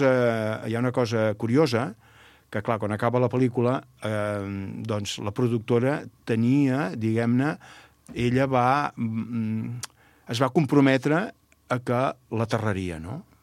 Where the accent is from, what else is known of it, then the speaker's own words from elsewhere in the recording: Castellet i la Gornal, Catalonia, Spain; jo sóc de Castellet i la Gornal, i el meu anglès de Castellet i la Gornal ja ho veus, no és que sigui una meravella